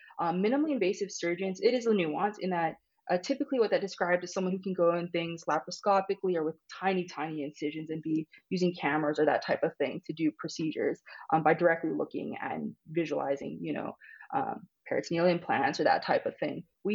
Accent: Kaneohe, Hawaii, United States; So I am born and raised in Kaneohe, Hawaii.

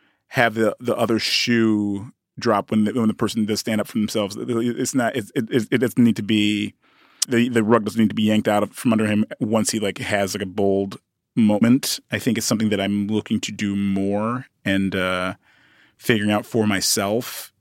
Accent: United Kingdom; But that I was British, maybe a couple other people.

